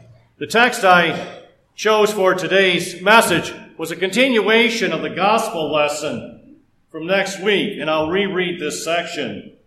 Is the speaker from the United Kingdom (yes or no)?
no; Detroit, Michigan, United States; Now, I grew up in Detroit, so obviously then I'm going to root for those losers.